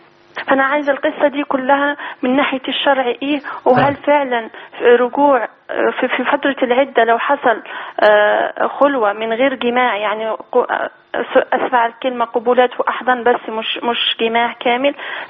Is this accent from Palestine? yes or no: no; Algeria; moved away as an adult; now in Egypt; أنا من بلد من الجزائر وتعرفت على شخص مصري وسافرت له على مصر وتجوزنا.